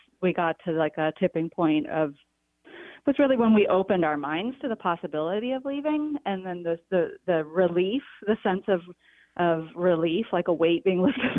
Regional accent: South Carolina, United States; one of my best friends from growing up in South Carolina

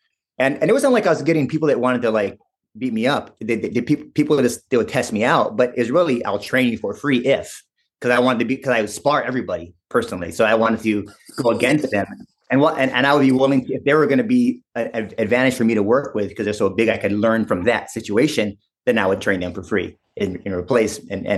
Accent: Hawaii, United States; I mean, come on, I grew up in Hawaii.

